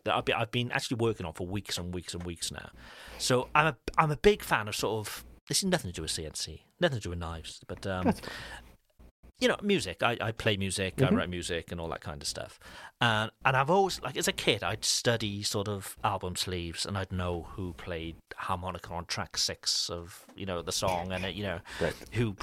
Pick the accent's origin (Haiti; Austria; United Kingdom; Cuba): United Kingdom; Cardiff, Wales; which isn't far from my hometown in Cardiff.